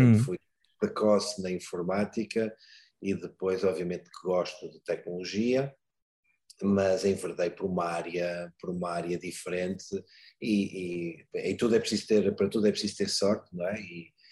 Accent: North, Portugal; now in Lisbon, Portugal; Eu sou do norte de Portugal, trabalho em Lisboa há 27 anos, mas sou originalmente do norte de Portugal.

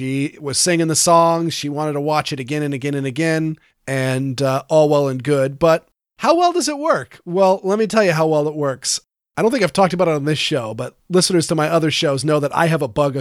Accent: Massachusetts, United States; New York and my home state of Massachusetts are so radically different than the rest of the country

